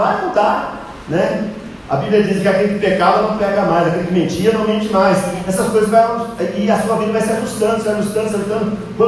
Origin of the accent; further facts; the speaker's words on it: Barueri, São Paulo, Brazil; Em Barueri, eu sou da cidade de Barueri